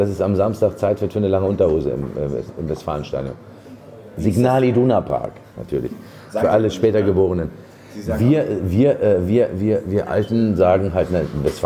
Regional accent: Dortmund, North Rhine-Westphalia, Germany; für die kommst du aus Norddeutschland, wenn du sagst, ich komme aus Dortmund.

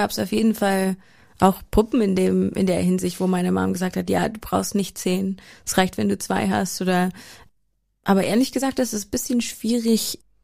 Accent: Oakville, Ontario, Canada; Oakville, Ontario, ja.

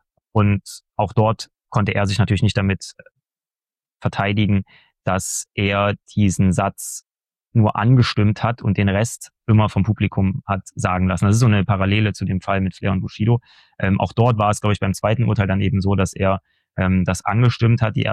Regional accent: Erfurt, Thuringia, Germany; ich komme aus Erfurt und da ist das Konzentrationslager Buchenwald in der Nähe.

